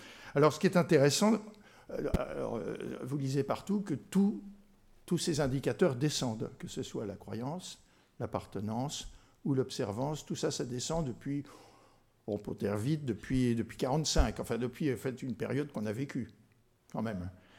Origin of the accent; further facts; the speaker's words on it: Bar-le-Duc, Grand Est, France; Moi, si vous me demandez d'où je suis, je dis que je suis Lorrain, je suis né à Bar-le-Duc.